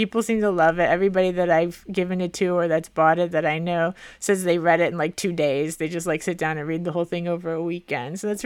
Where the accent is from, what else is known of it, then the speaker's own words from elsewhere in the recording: Miami, Florida, United States; And everybody who I tell them I'm from Miami, they think of it like how it's advertised and it's all like beaches and fancy and celebrities and whatever.